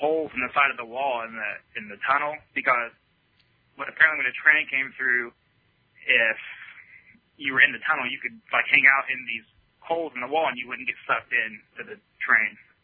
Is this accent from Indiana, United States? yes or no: yes; Bloomington, Indiana, United States; I'm from Bloomington, Indiana.